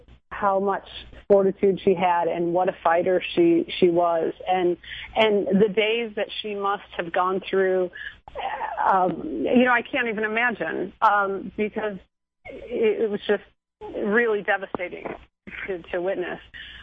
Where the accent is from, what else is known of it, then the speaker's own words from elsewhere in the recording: Michigan, United States; I grew up in Michigan, in Southeast Michigan. You know, that's where my friend Eileen and I, we rode our bikes all over that area and, as kids.